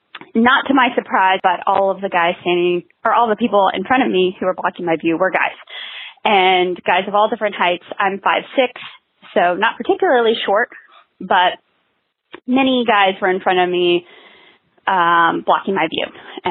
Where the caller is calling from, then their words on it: Austin, Texas, United States; I am calling from Austin, Texas.